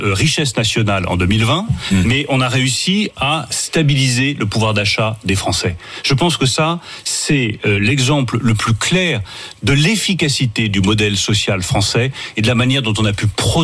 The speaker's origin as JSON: {"language": "French", "country": "France", "said": "Je suis fier de la France, je suis fier de mon pays"}